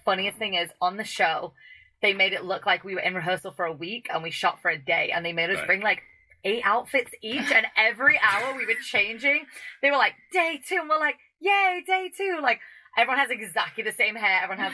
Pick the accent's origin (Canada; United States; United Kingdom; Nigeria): United Kingdom; Sale, North West England; And I'm from a small town, so I'm from Manchester, but I'm from a little sub-town called Sale.